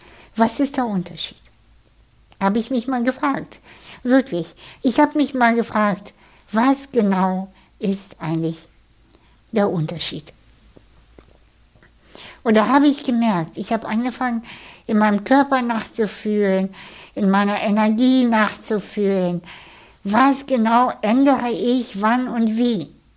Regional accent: Kazakhstan; Ich komme aus einer sehr, sehr armen Familie. Ich bin in Kasachstan geboren und aufgewachsen und in einem Haus, in dem es kein fließend Wasser gab.

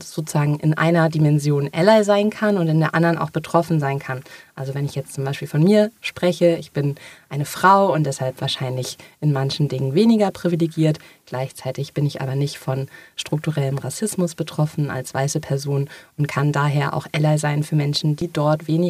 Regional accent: North Rhine-Westphalia, Germany; ich komme ursprünglich aus NRW

